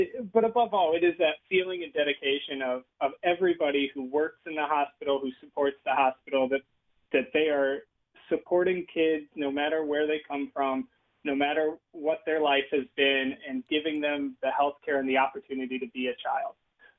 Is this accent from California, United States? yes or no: no; St. Louis, Missouri, United States; I grew up in St. Louis, so I was born and raised here in town, was a Kirkwood High School graduate